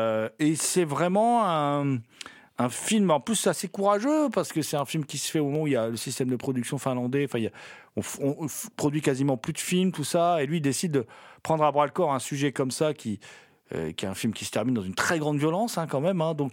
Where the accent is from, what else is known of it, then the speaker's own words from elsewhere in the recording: France; On est français, on sait de quoi on parle.